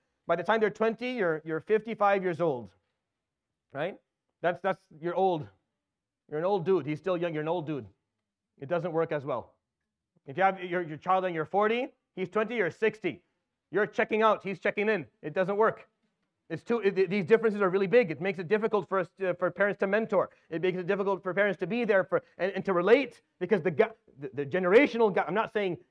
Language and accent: English; Syria; moved away; I've seen stuff similar from where I used to live when I came from Syria.